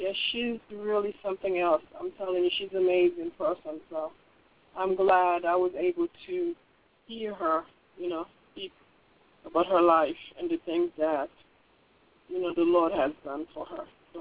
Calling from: Florida, United States; I am in Florida.

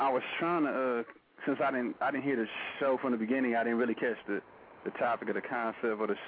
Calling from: California, United States; Well, I'm calling from California.

